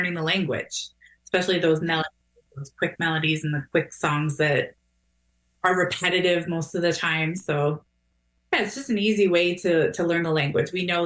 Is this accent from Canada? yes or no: yes; Fort Erie, Ontario, Canada; So I grew up here. I grew up in Fort Erie. I currently live away, but my family's still here, so I'm here often. That means I'm Mohawk. I'm of the Mohawk Nation.